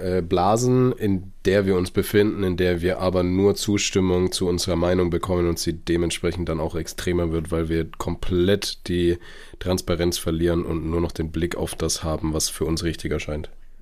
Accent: Ansbach, Bavaria, Germany; ich komme aus Ansbach, da war in meiner Jugend auch die Innenstadt noch extrem belebt.

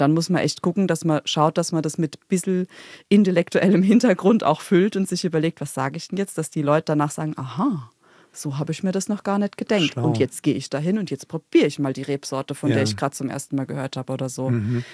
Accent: Germany; Und als Deutsche, da ist es dann wirklich, da macht es dann wirklich Sinn

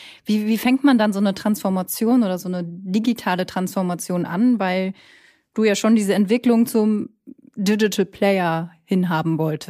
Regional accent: Lübeck, Schleswig-Holstein, Germany; born there; Da bin ich geboren in Lübeck.

